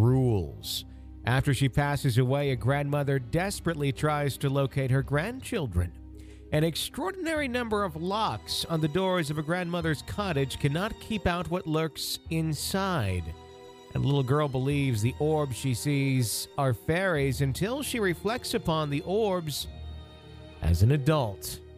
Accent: California, United States; a house that I grew up in here in San Laredo, California.

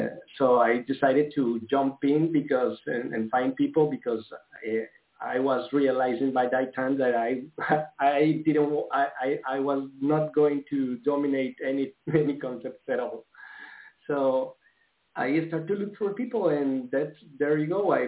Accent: Colombia; I'm from Colombia, and I started to search for the truth. I'm from a Catholic family

